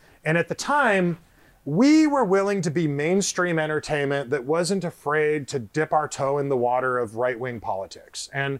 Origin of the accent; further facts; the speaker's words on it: Midwest, United States; now in Texas, United States; and I'm not from Chicago, I grew up an hour and a half from there, in a town that's kind of like Round Rock or Georgetown, just a cute little town in the Midwest.